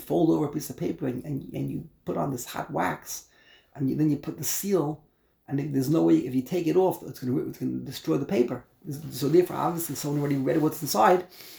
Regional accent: Brooklyn, New York, United States; I said, I'm from Brooklyn, New York.

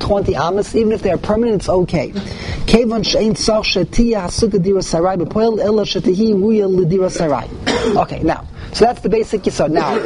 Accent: New York, United States; I grew up in the Lower East Side, so we had bamboo.

